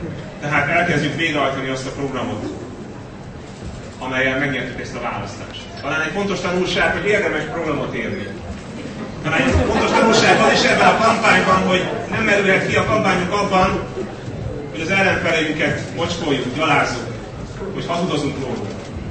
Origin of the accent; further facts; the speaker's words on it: Budapest, Hungary; Én egy budapesti vagyok a sok közül